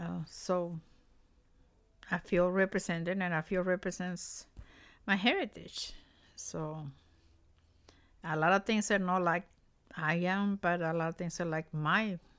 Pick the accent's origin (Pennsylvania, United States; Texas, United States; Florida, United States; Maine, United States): Texas, United States; Dallas; I'm from Dallas, Texas.